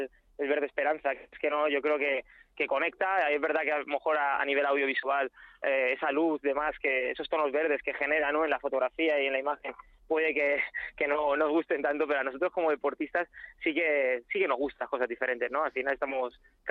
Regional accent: Community of Madrid, Spain; creo que también en Madrid es normal que, siendo yo madrileño, conociéndome toda la gente de los pueblos aledaños

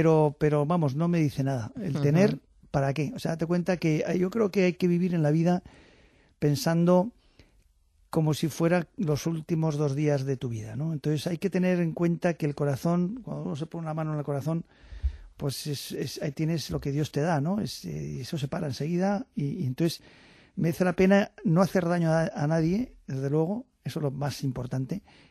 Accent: Navarre, Spain; el patrón de mi tierra, de Navarra

